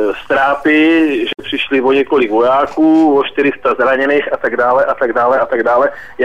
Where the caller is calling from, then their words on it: Opava, Moravian-Silesian Region, Czechia; Dobrý den, to jsem zase já z Opavy.